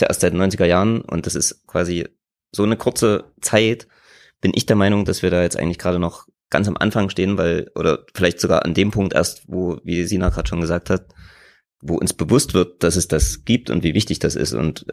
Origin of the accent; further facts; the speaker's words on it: Jena, Thuringia, Germany; ich komme ja aus Jena